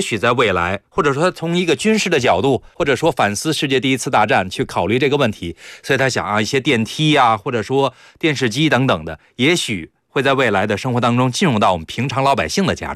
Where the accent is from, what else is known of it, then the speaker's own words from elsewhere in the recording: Italy; Chinese is a second language; 我这作为意大利人可能不屑一顾